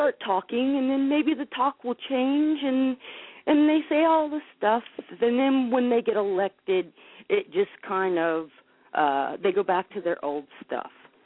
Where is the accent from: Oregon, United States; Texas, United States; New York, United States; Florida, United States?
Florida, United States; Homestead; I grew up in Homestead, Florida, and I love watching clouds, so I know what clouds look like